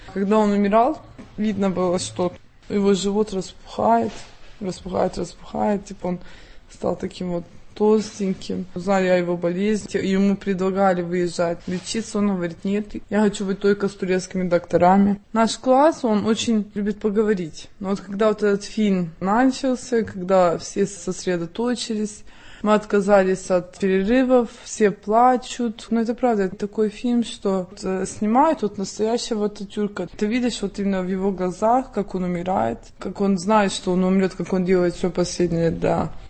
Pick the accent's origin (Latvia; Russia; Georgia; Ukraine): Ukraine; now in Turkey; Я приехала с Украины, но я все-таки живу здесь.